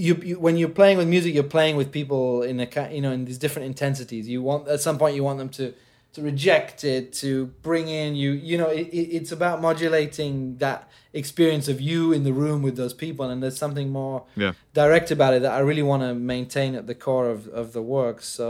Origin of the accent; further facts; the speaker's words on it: Jordan; And before that, growing up in Jordan, I'd only had like MTV Asia